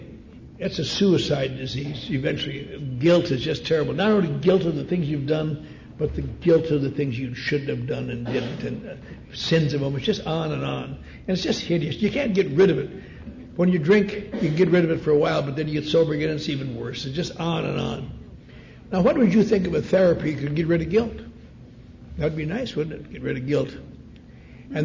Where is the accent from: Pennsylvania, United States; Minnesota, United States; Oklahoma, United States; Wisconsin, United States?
Wisconsin, United States; I was raised in the Norwegian Lutheran Church. Very nice church up in Wisconsin, kind of strict, but you don't know it's strict, that's all you know.